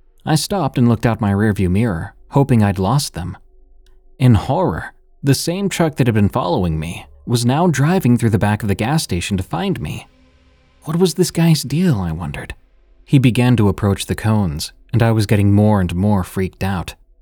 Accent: Ohio, United States; The day she left, I received the call to return to my home state, as my mother had declined and fast. I picked up my wife and headed for Ohio.

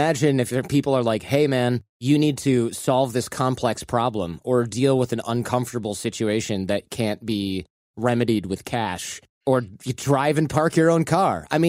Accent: Michigan, United States; I grew up in Michigan, and sometimes in California, I'll go back to Michigan

